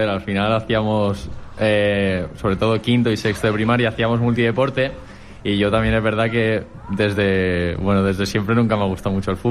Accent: Granollers, Catalonia, Spain; yo soy de Granollers

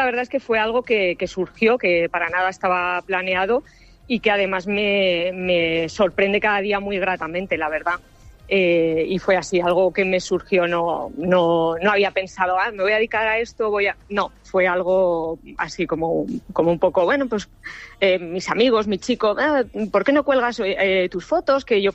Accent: Benidorm, Valencian Community, Spain; also born or lived in Vitoria; nací en Vitoria, pero desde muy pequeña nos trasladamos a vivir a nuestro Benidorm, que tanto nos gusta y tanto queremos.

